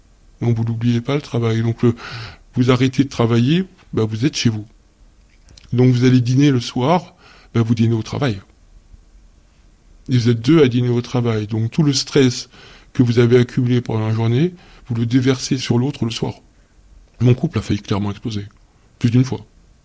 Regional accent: France; je suis un bon français franchouillard

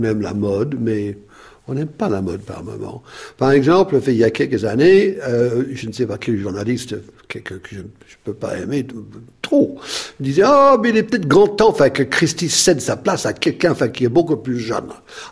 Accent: France; nous sommes Français

